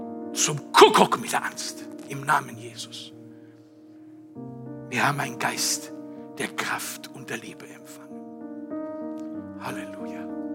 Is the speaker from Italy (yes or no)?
yes; Sicily, Italy; Denn ich als Kind in Sizilien, als 2-3-Jähriger, bin ich manchmal weggerannt